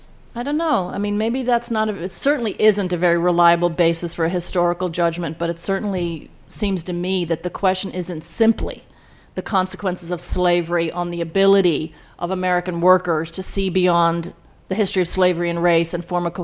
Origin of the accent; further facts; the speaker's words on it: Northern Ireland, United Kingdom; I grew up in Northern Ireland